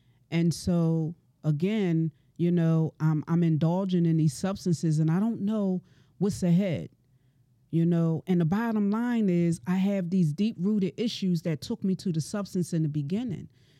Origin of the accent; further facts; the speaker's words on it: Camden, New Jersey, United States; I'm originally from Camden, New Jersey. I'm a mother of four daughters, and I have come a long way.